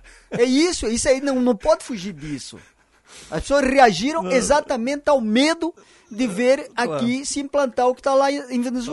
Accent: Angola; Eu nasci em 1958. Dizem que a guerra na minha terra começou em 1961.

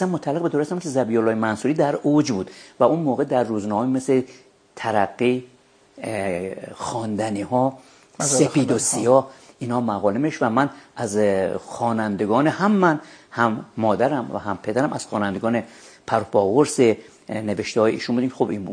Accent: Tehran, Tehran Province, Iran; من متولد 1320 در تهران هستم. اینی که اصالتاً تهرانی هستیم نمیدونم، ولی حداقل نسل پدری و مادری من تا پدر و پدر بزرگم تا اونجا که من دیدم و دیدم ساکن تهران بودن.

